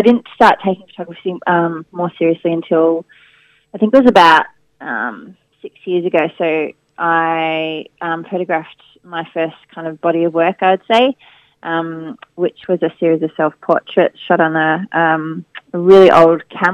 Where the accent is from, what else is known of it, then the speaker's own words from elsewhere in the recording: Melbourne, Victoria, Australia; I'm a photographer and I'm from Melbourne.